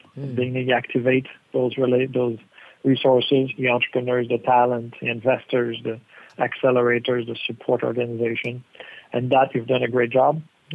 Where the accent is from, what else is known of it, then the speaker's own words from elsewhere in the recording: Canada; I'm Canadian